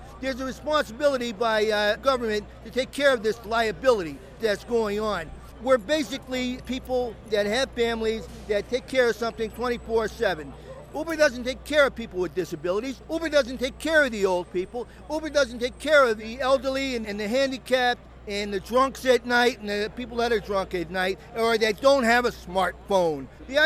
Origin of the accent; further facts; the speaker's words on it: Cambridge, Massachusetts, United States; here with our brothers. We're from Cambridge.